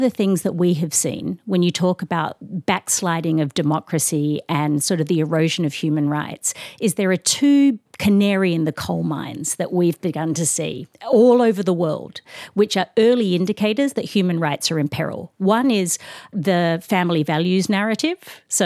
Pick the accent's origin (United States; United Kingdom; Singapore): Singapore; born there; I was born in Singapore. My father was an academic.